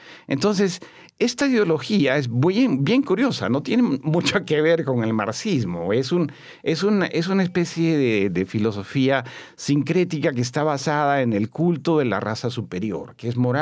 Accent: Peru; Yo soy peruano, ¿no?

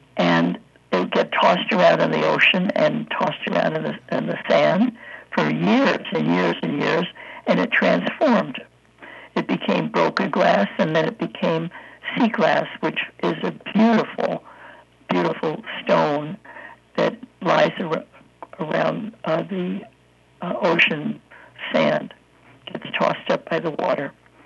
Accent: East Coast, United States; When I was a little girl, I was raised on the Atlantic coast, on the East Coast, and I swam in the Atlantic Ocean.

